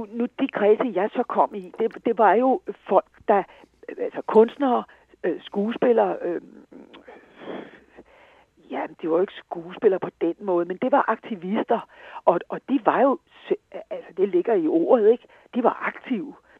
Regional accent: Charlottenlund, Capital Region of Denmark, Denmark; also born or lived in Aalborg; altså født og opvokset ude i forstaden i Charlottenlund, ikke?

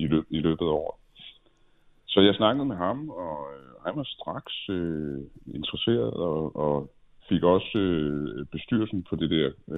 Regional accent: Middelfart, Region of Southern Denmark, Denmark; Jo, jeg kommer oprindeligt fra Middelfart

